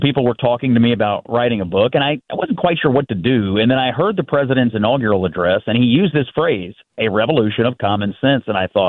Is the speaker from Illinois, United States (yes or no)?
no; Kentucky, United States